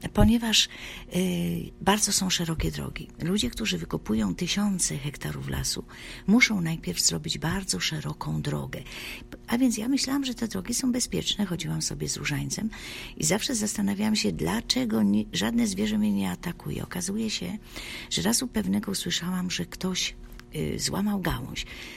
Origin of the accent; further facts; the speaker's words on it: Gdów, Lesser Poland, Poland; Ja jestem spod Krakowa, Gdów, z Domu Maryi.